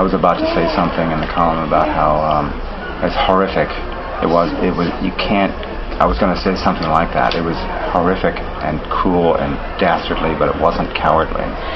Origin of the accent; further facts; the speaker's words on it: Connecticut, United States; also born or lived in New Jersey; I'm born in New Jersey, raised in Connecticut, Tri-State area, Boston, New York, and then out here from 83.